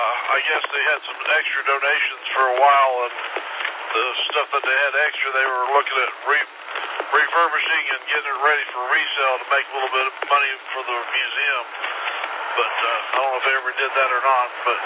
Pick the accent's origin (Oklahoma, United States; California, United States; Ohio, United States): Oklahoma, United States; moved away; And I'm originally from Oklahoma. I've been here since '92, so it's the five call.